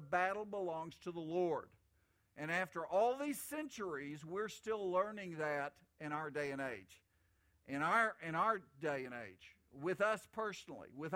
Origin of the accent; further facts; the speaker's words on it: Oklahoma, United States; I'm from Oklahoma, so I use Native American stories